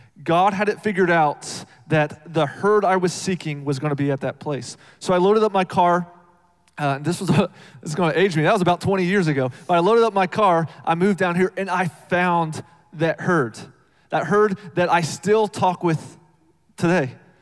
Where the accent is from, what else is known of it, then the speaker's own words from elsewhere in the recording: Iowa, United States; I grew up in Iowa, and I was a wrestler